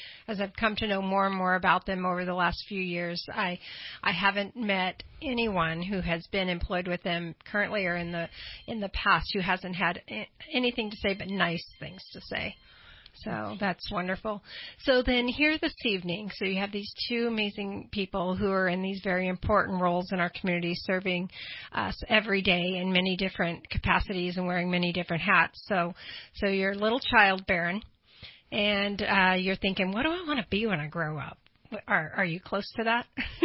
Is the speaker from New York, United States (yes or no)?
no; Bakersfield, California, United States; So I was always a California girl. I was born in Bakersfield and raised there until about 10.